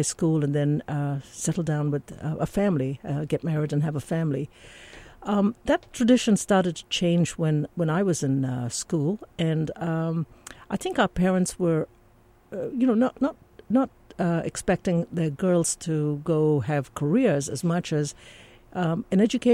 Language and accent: English; Karachi, Sindh, Pakistan; moved away as an adult; now in United States; I came from Karachi, Pakistan, and have left there in my early 20s with the rest of my family. Came to the U.S. At that time.